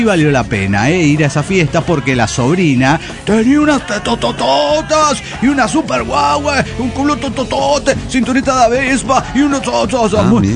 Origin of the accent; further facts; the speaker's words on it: San Luis Potosí, Mexico; de San Luis Potosí.